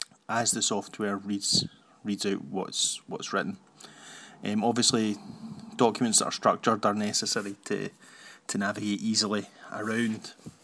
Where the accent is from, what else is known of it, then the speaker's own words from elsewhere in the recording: Scotland, United Kingdom; I used as a Scottish educator, we get to use the Scottish voices, Heather and Stuart